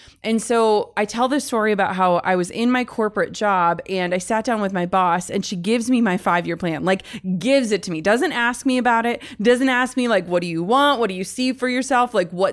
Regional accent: Midwest, United States; And so I always try, and I'm from the Midwest, so a lot of people aren't super familiar with the world we're in.

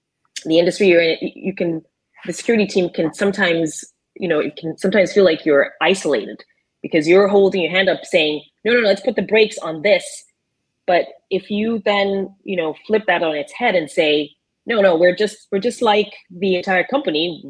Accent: Kenya; And, you know, I'm from Kenya.

